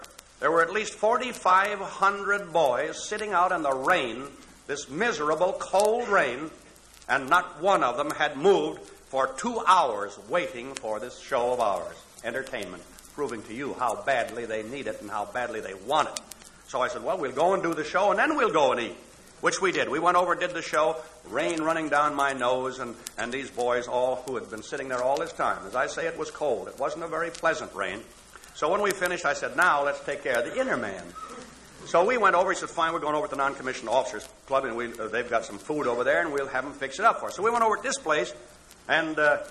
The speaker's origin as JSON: {"language": "English", "town": "Toledo", "region": "Ohio", "country": "United States", "tie": "born or raised there", "said": "there were three girls, one from my hometown, by the way, Toledo, in there."}